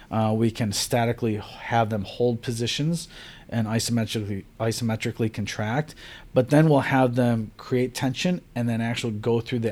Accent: Buffalo, New York, United States; now in California, United States; So when I moved out to California, I grew up in Buffalo, New York. So when I moved out to California in 97, I was still working in the restaurant industry.

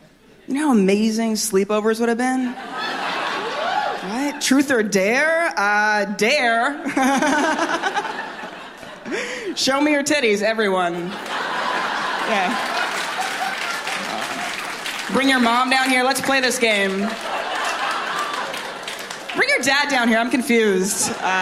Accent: Canada; now in New York, United States; I am Canadian.

